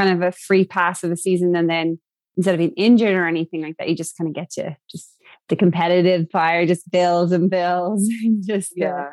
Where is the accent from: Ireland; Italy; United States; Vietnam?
Ireland; And meters and feet maybe, because I'm Irish and I like to know meters.